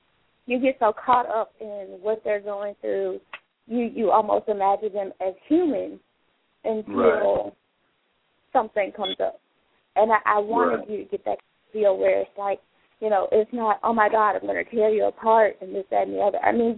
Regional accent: Birmingham, Alabama, United States; Well, of course, I'm from Birmingham.

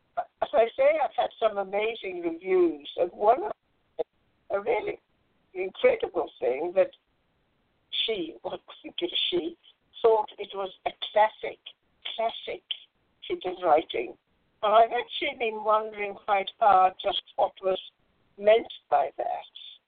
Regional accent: Northern Ireland, United Kingdom; accent: British; Well, you know, it really should have been a Northern Ireland accent, an Ulster accent, like the lovely Scottish way of speaking. My forebears were, some of them came from Scotland. Well, I grew up really a nice Ulster girl

